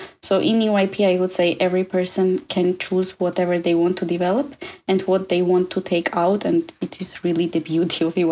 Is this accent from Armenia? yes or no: yes; Armenia; I am originally from Armenia